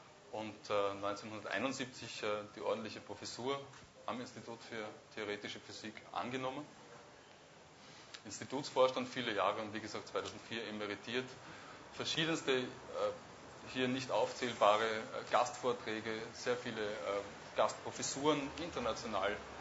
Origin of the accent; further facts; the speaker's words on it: Vienna, Austria; Ich komme an sich aus Wien und arbeite für Linz 09 als Produktionsleiter im Bereich darstellende Kunst und im Bereich Musik